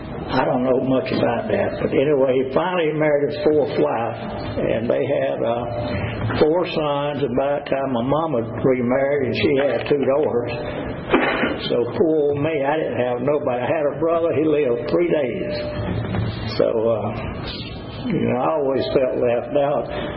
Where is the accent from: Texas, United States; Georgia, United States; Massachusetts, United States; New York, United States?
Georgia, United States; Dublin; born there; I was born in Dublin, Georgia, August 24th, 1949. My mom and dad got divorced when I was five. Mama moved to Milledgeville, Georgia, and Daddy moved to Lakeland, Florida.